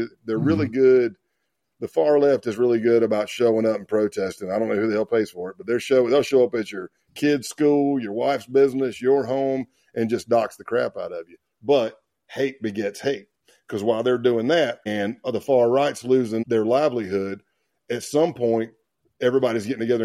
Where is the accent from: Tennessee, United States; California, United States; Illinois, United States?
Tennessee, United States; accent: country; I said, East Tennessee. They said the closest cell, C-E-L-L for my country accent, the closest cell to you is in North Georgia.